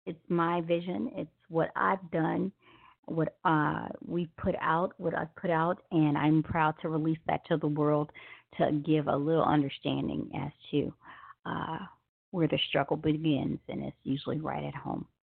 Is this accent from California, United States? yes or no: no; Memphis, Tennessee, United States; And as you may know, hence my name and company's name, I am from Memphis, Tennessee.